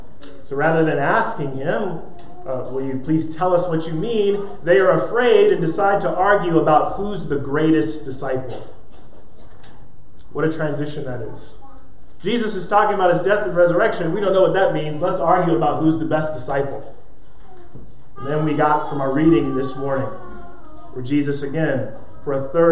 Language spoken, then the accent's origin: English; New Jersey, United States; Right, so I'm from Jersey.